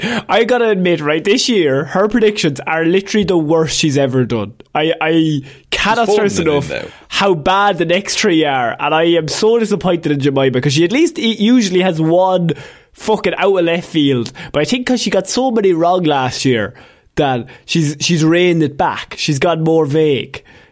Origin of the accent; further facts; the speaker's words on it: Ireland; We're Irish.